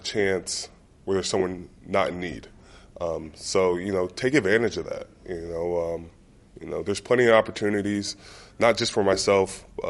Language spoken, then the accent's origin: English; Pittsburgh, Pennsylvania, United States; born there; You know, I was born in Pittsburgh. I lived here about 6 or 7.